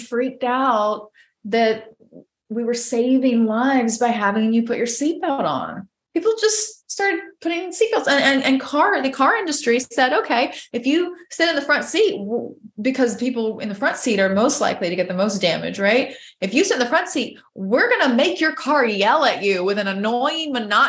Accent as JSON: {"language": "English", "region": "Georgia", "country": "United States", "said": "I'm from Georgia. I don't see any problem with being a gun owner."}